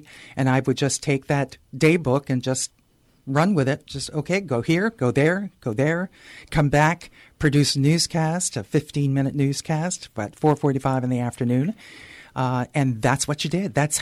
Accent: New England, United States; also born or lived in Midwest; moving here from the Midwest and growing up in New England.

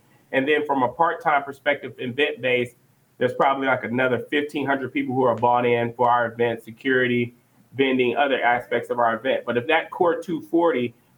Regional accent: Chicago, Illinois, United States; I grew up in the Wild Hunters on 113th and Eggleston, and I went to Morgan Park High School. I grew up right up the street from Fingers, so.

